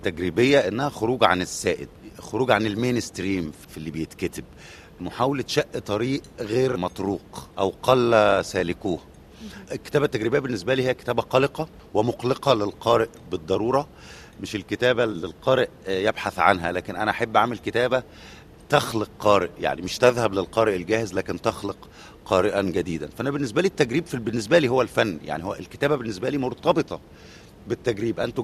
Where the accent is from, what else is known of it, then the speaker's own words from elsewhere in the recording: Cairo, Cairo Governorate, Egypt; طب هو أنا لو مش ابن القاهرة مثلا كانت هتبقى دي لهجتي؟